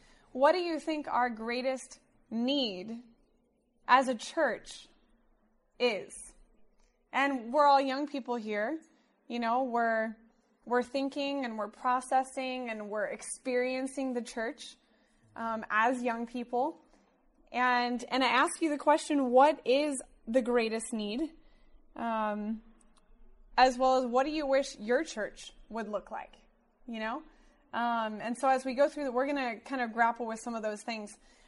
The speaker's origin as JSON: {"language": "English", "town": "Wichita", "region": "Kansas", "country": "United States", "tie": "born or raised there", "said": "I grew up in Wichita, Kansas."}